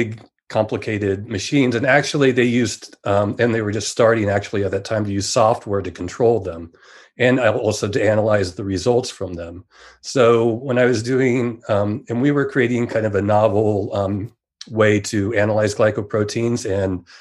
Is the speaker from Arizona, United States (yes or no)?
no; California, United States; So I grew up in Silicon Valley, right in when the kind of the computer industry was starting to boom.